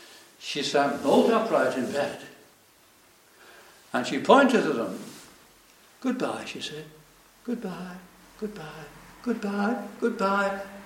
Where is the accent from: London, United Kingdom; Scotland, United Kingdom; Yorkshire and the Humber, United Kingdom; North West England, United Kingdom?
North West England, United Kingdom; Manchester; Now, I was brought up in Manchester, in England